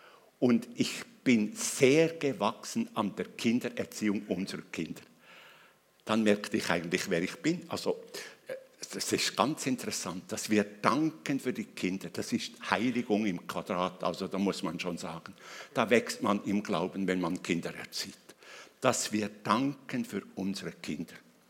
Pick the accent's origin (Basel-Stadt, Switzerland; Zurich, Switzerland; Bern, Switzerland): Bern, Switzerland; also born or lived in Aargau; Ich komme ja aus dem Kanton Bern. Wenn man mit mir redet, merkt man es.